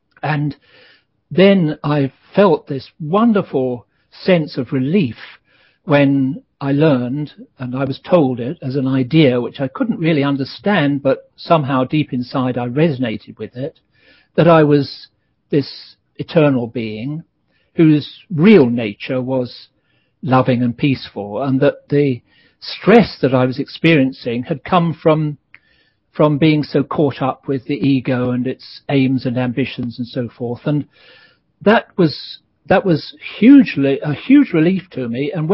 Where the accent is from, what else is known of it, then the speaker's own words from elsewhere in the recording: England, United Kingdom; I'm male, I'm English, I'm a journalist, I'm a family man.